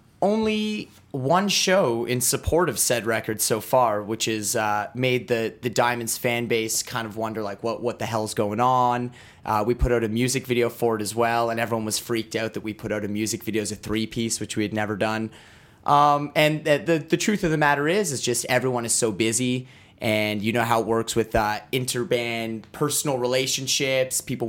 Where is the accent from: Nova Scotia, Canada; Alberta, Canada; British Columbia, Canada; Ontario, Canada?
Ontario, Canada; Ottawa; I grew up in Ottawa. I grew up down the street. I was very lucky. I had quite a thrash upbringing. I grew up down the street from … So Canadian thrash metal and heavy metal, very well represented on that street in suburban Ottawa.